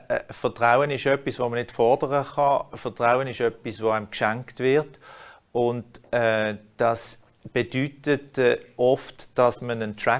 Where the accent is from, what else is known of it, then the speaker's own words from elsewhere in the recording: Switzerland; wir als Schweizer